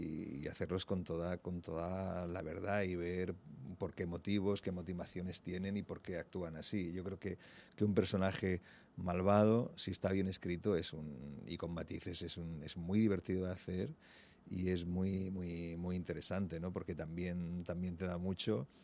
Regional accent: Puerto Lumbreras, Region of Murcia, Spain; moved away; also born or lived in Valladolid; Yo realmente creo que nunca me he ido de mi pueblo, aunque salí muy joven, ¿no? Porque el deporte me llevó fuera de mi pueblo, de Puerto Lumbreras a Murcia, de Murcia a Valladolid.

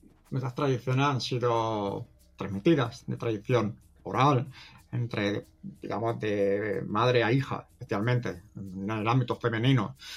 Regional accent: Valencia, Valencian Community, Spain; especialmente en mi zona, ya que soy de Valencia, he consultado en algunas localidades de aquí

